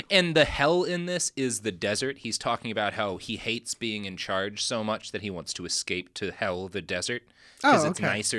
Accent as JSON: {"language": "English", "region": "Texas", "country": "United States", "said": "I'm fine with winter, but I come from Texas, so if it's hot outside, I expect there to be air conditioning"}